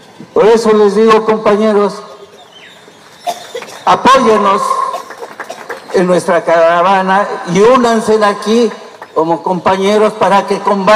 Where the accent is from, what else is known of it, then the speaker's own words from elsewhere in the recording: Mexico; como mexicanos